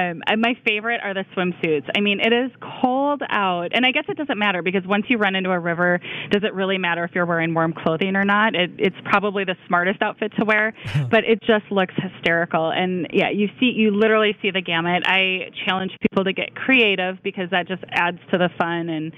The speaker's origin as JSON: {"language": "English", "region": "Minnesota", "country": "United States", "said": "Yeah, we're Minnesotans."}